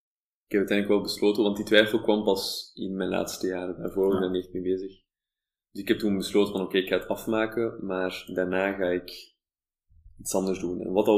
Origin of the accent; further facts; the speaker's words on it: Flanders, Belgium; now in Netherlands; Als Vlaming in Nederland. Je spreekt dan wel Nederlands en je schrijft Nederlands en dat is dezelfde taal.